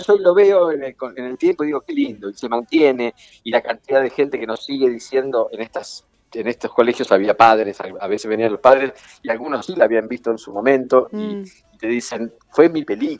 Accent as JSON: {"language": "Spanish", "town": "La Plata", "region": "Buenos Aires Province", "country": "Argentina", "said": "donde yo soy de La Plata"}